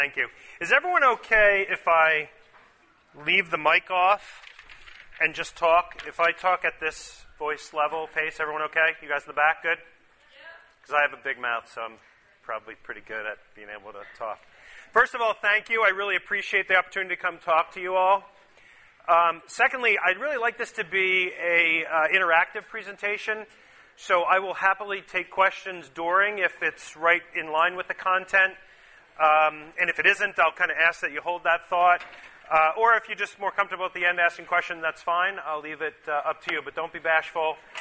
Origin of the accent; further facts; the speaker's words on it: New Jersey, United States; But I grew up in northern New Jersey.